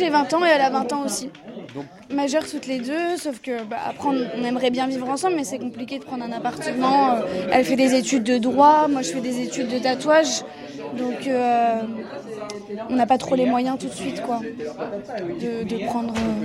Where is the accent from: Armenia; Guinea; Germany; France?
Armenia; Nous, on est arméniens, on vient d'Arménie.